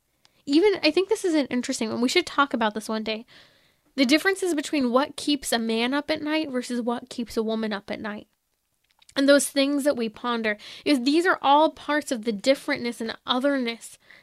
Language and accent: English; California, United States; I'm Californian. Baby's gotta eat avocado, right?